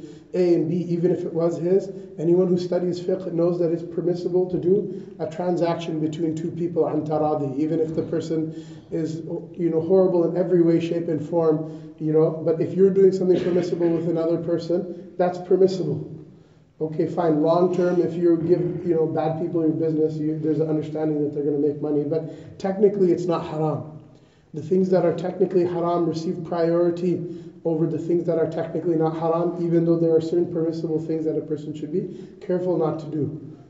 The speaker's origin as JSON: {"language": "English", "town": "Seattle", "region": "Washington", "country": "United States", "said": "The CEO of Starbucks, I'm from Seattle."}